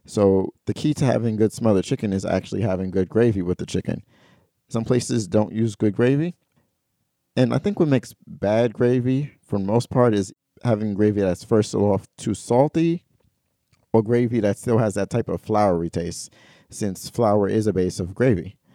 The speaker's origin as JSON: {"language": "English", "town": "Brooklyn", "region": "New York", "country": "United States", "said": "We're both from Brooklyn"}